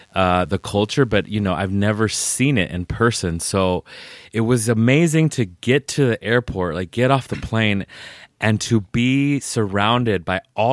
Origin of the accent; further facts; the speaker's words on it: Southwest, United States; And like, I'm from the Southwest and most of my friends here are Mexican American.